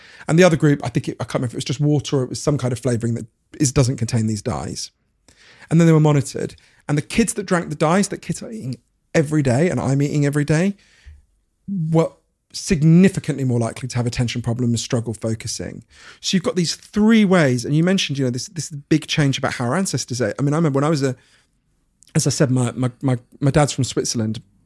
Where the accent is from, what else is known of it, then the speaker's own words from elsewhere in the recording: Edgware, London, United Kingdom; I grew up in Edgware, right?